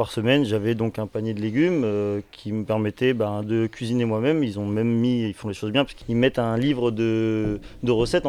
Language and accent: French; Provence-Alpes-Côte d'Azur, France; Je suis originaire du Var, tout à fait.